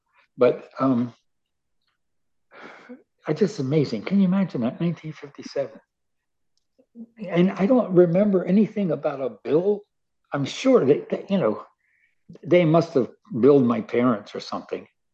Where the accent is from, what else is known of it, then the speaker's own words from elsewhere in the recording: Baltimore, Maryland, United States; I grew up in Baltimore in the streets, had a lot of fun, skinned my knee a number of times